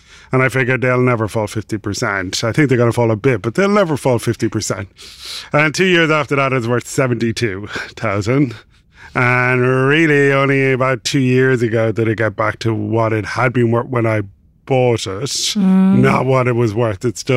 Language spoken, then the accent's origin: English; Ireland; So I'm Irish, obviously from the accent.